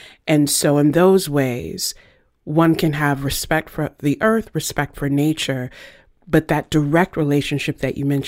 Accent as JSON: {"language": "English", "region": "Virginia", "country": "United States", "tie": "born or raised there", "said": "I told Leah about my own experience growing up in Virginia. My families on both sides had farms, so I learned at an early age what to listen for in nature."}